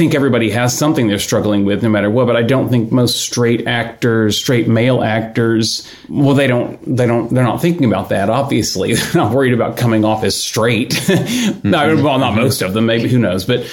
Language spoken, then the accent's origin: English; Houston, Texas, United States; moved away as an adult; I grew up in Houston.